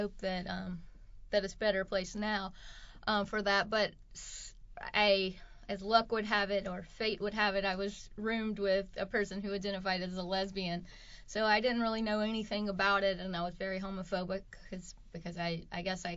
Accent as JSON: {"language": "English", "region": "the South", "country": "United States", "tie": "born or raised there", "said": "Well, I grew up in, like I said, a really rural area, very conservative, both politically and religiously."}